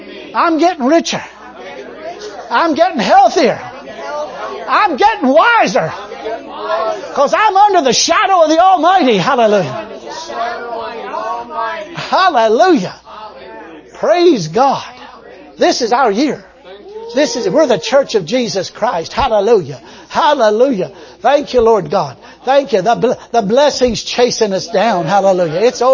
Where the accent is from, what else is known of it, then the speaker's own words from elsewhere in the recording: United States; Because I'm an American. I got rights.